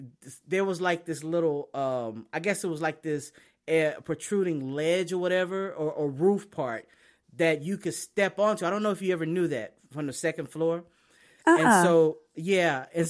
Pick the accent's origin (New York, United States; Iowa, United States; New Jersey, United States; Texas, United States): Texas, United States; Austin; And then I forgot I am from Austin, and I guess I do have that weird thing, that weird little vibe going.